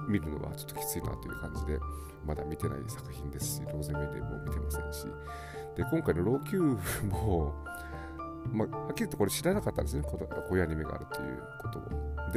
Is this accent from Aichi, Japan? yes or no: yes; Nagoya, Aichi, Japan; 地元名古屋の